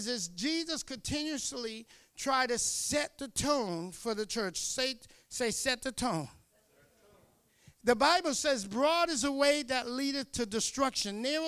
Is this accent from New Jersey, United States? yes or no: no; New Hampshire, United States; Let me tell you, I grew up in Nashville, New Hampshire all my life. And we were one of the only first black families here.